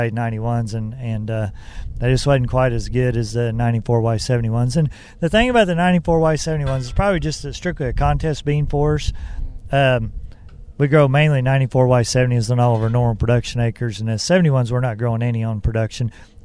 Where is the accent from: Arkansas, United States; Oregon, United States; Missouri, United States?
Missouri, United States; We're both from Missouri